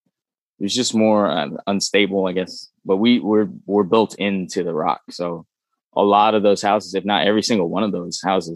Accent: San Francisco, California, United States; So, you know, growing up in San Francisco like that, it was like, I don't know, it couldn't have been more like unique of an experience for me

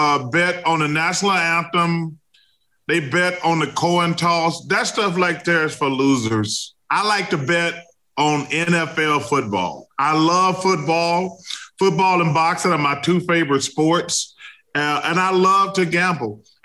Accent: the South, United States; I'm not that country. I'm from the South, but I'm Southern. I'm not country.

